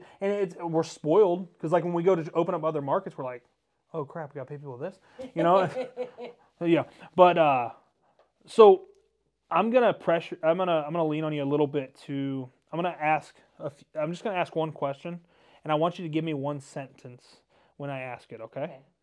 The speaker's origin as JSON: {"language": "English", "town": "Mansfield", "region": "Ohio", "country": "United States", "also_born_or_lived": "Sandusky", "said": "because I'm from Mansfield originally, and then when we moved to Sandusky, I'm like, holy crap."}